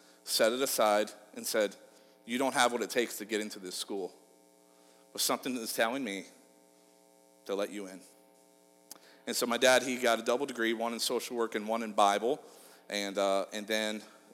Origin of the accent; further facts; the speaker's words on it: Grove City, Pennsylvania, United States; also born or lived in Akron, Ohio; So I was born in Akron, Ohio, but I was raised my early childhood, the first 9 years of my life, in Grove City, Pennsylvania, which is about an hour north of Pittsburgh.